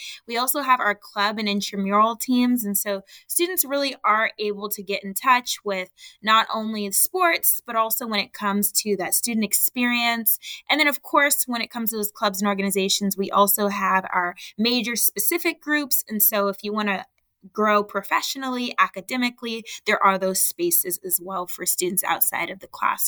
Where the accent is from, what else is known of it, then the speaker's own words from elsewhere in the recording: Los Angeles, California, United States; I'm born and raised in Los Angeles, so I love my city.